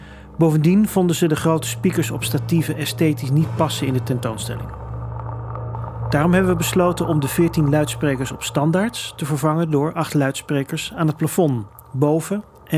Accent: Rotterdam, South Holland, Netherlands; born there; Begin februari van dit jaar, 2026, is in Rotterdam, mijn geboortestad

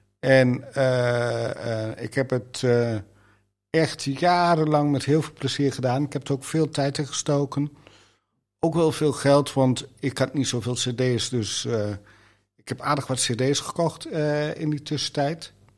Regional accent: Enter, Overijssel, Netherlands; now in Almelo, Netherlands; Ik ben opgegroeid in Enter. En ik woon sinds 28 december 1989 in Almelo.

